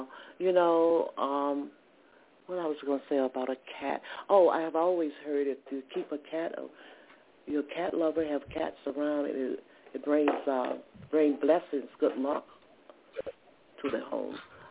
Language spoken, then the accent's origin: English; the South, United States; I'm originally from the South, and I heard the voice.